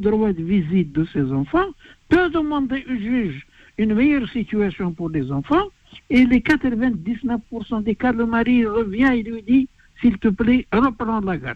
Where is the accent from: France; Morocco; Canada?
Morocco; Et un enfant de 2 ans chez nous au Maroc, il peut avoir son passeport.